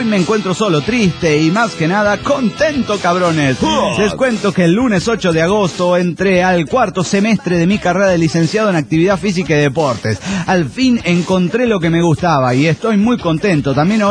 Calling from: Cipolletti, Río Negro, Argentina; de Cipolletti, Argentina.

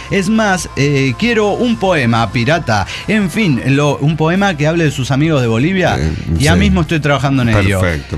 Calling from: Toluca, State of Mexico, Mexico; de Toluca, México.

